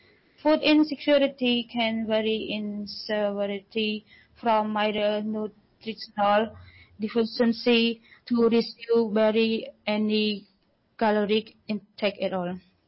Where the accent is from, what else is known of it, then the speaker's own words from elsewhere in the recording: Cambodia; now in Philippines; I'm from Cambodia, and I'm currently serving in the Philippines